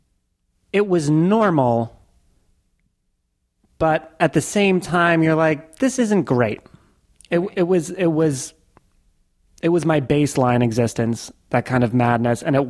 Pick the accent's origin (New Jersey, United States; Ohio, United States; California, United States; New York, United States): New York, United States; Queens; born there; I was born in Queens, New York. And then after my dad disappeared, me and my mom kind of bounced around for a while.